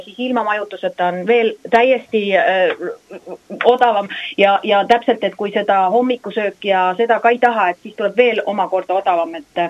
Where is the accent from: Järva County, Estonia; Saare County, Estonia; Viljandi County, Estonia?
Saare County, Estonia; me oleme Saaremaalt, mitte kuskilt Mandrimaalt.